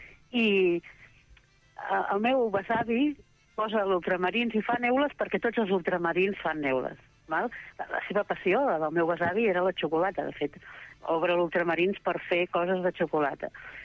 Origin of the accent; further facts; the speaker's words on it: Mataró, Catalonia, Spain; I aquí a Mataró, per exemple, que som de Mataró